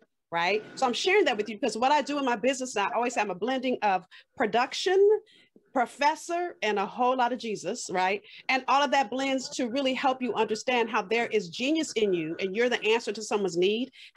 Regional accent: Los Angeles, California, United States; So for me, again, I'm from South Central LA. So if you've seen Boys in the Hood, I grew up 10 blocks from that neighborhood.

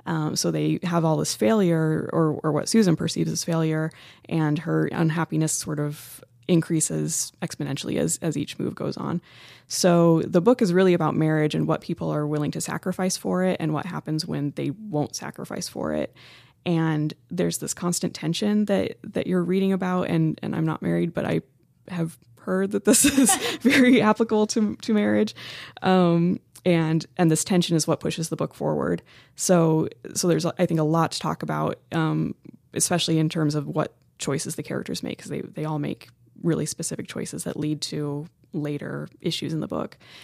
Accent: the West, United States; And I'm from the West, and I sort of have never been that into my Western roots

